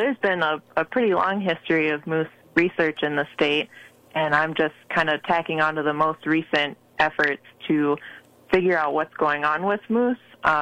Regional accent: Maryland, United States; also born or lived in Nebraska; now in New York, United States; I came last from Nebraska, where I was working as a wildlife biologist for the state agency there. But originally I'm from Maryland, so still an East Coaster.

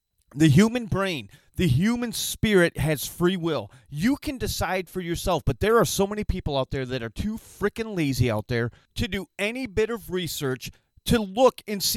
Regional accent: Michigan, United States; we're going to start by talking about my home state of Michigan.

